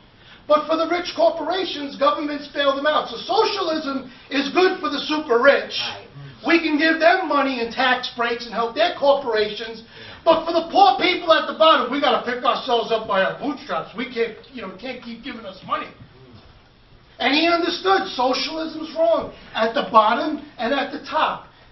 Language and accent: English; Brooklyn, New York, United States; And I'm a pastor. I'm from Brooklyn. I know how the setup is.